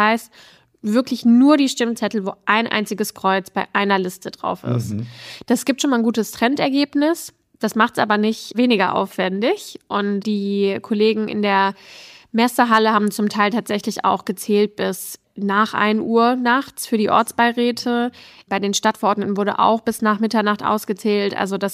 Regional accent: Bad Soden, Hesse, Germany; ich bin ja in Bad Soden groß geworden und bin dann nach Königstein gezogen.

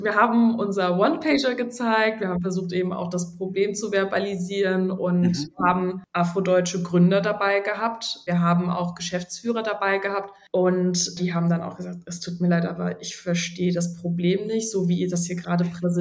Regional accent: Neuss, North Rhine-Westphalia, Germany; born there; Ja, ich bin in Neuss geboren, also.

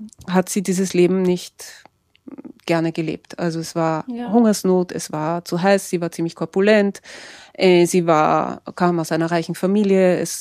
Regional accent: Vienna, Austria; born there; ich bin eben in Wien geboren, aber meine Großmutter und meine Urgroßmutter mussten 1938 aus Wien fliehen, weil sie jüdisch waren.

